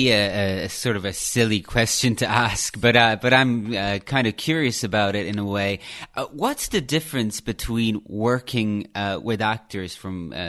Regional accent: Ireland; I grew up in Ireland, so I know that this wit is distinctly Irish.

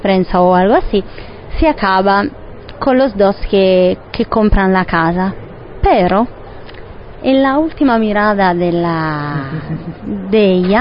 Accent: Southern Italy, Italy; De acuerdo, soy del sur de Italia, entonces más o menos lo mismo.

